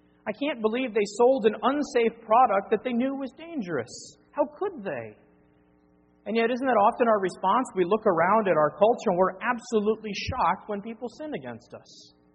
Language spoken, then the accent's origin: English; Wisconsin, United States; now in Roanoke, United States; When I was in high school, I worked in a local restaurant in my hometown back in Wisconsin.